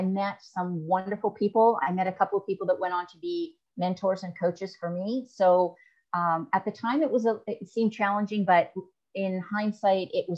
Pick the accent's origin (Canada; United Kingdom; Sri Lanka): Canada; moved away as an adult; now in United States; I am originally from Canada, so I started my business up there, then moved down here to Texas